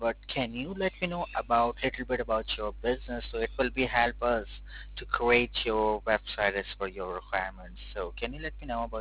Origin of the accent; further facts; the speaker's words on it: South Africa; now in San Jose, United States; I'm from South Africa.